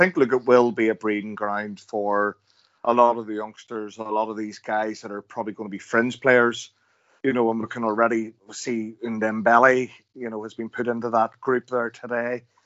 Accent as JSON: {"language": "English", "region": "Northern Ireland", "country": "United Kingdom", "said": "obviously I'm from Northern Ireland"}